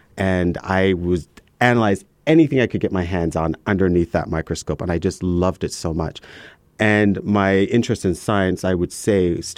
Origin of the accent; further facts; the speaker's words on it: Canada; I'm Canadian. And I did my undergraduate degree at the University of Toronto.